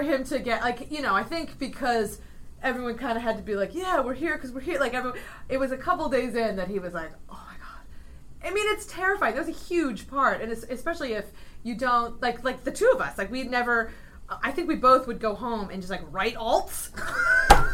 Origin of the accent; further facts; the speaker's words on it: Ohio, United States; I grew up in Ohio.